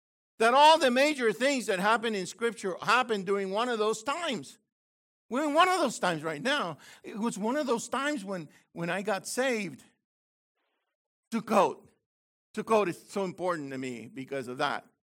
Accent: Puerto Rico; I'm not from Missouri. I'm from Puerto Rico.

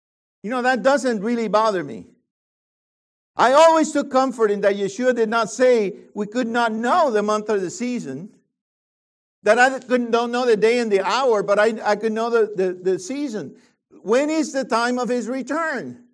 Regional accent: Puerto Rico; Where are you from? I say, well, I'm from Puerto Rico.

